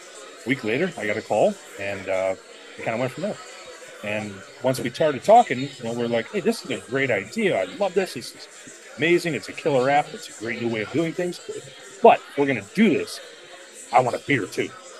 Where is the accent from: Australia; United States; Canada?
United States; Detroit, Michigan; I grew up in Detroit and the surrounding areas, and it's been not such a good place for quite a while.